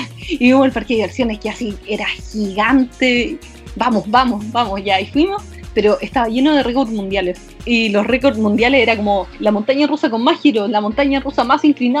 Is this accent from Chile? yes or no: yes; Concepción, Biobío, Chile; era la única persona del sur. Y dije, soy de Concepción y...